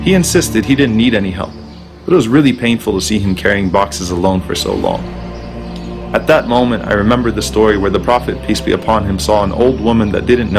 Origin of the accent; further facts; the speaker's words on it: United States; I paused and said, "I'm an American, a Muslim American."